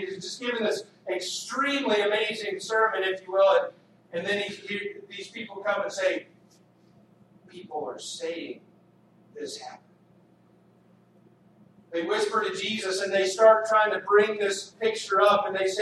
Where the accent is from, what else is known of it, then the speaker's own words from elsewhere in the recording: Texas, United States; growing up in Texas, you know, I like to tell people they breed us this size.